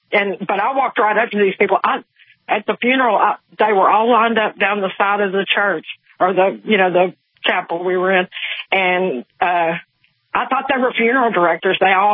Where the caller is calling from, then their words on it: Texas, United States; I'm a new caller. I've never called you before, but I'm from Texas, and I've been with you since Waco time